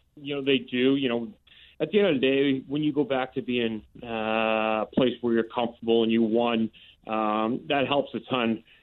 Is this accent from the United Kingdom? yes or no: no; Canada; Well, you know, being a Canadian growing up on the farm, I tossed a few axes in my day.